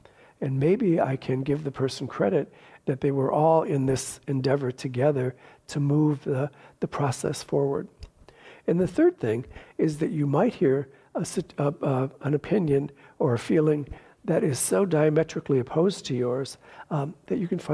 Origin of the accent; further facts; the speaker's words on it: Detroit, Michigan, United States; as a little gay boy growing up in Detroit in the 50s and 60s